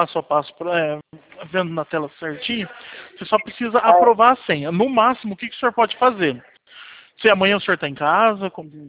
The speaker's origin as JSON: {"language": "Portuguese", "region": "São Paulo", "country": "Brazil", "said": "Eu sou do interior de São Paulo, eu moro perto de Campinas."}